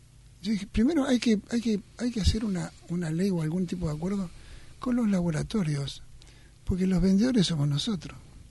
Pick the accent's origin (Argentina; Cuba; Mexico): Argentina; yo no me fui del país porque Argentina me gustaba más para estudiar mi especialidad que otros países.